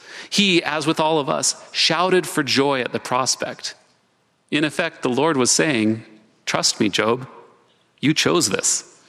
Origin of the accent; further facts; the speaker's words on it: St. Johns, Arizona, United States; Salt Lake, St. George, and my hometown of St. John's, Arizona.